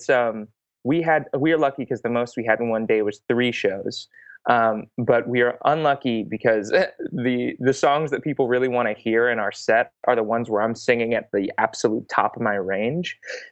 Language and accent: English; San Francisco, California, United States; Well, we're from San Francisco.